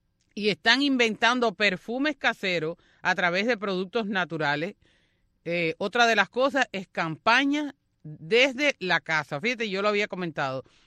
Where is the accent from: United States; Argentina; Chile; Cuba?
Cuba; como ciudadanos cubanos